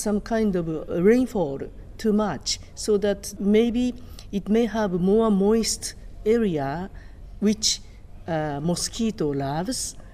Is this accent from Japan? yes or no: yes; Japan; born there; English is a second language; So when I was born in Japan, that was after the World War II.